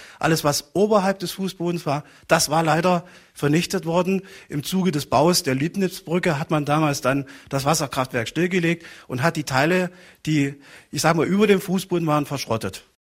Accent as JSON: {"language": "German", "region": "Saxony", "country": "Germany", "said": "Ich komme selber aus dem Bergland, aus der Oberlausitz"}